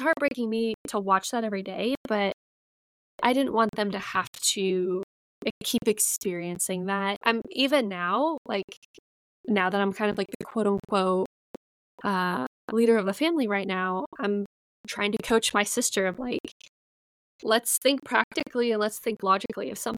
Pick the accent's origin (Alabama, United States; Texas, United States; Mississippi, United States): Texas, United States; And I think culturally, this is like where I think growing up in Texas, that's different.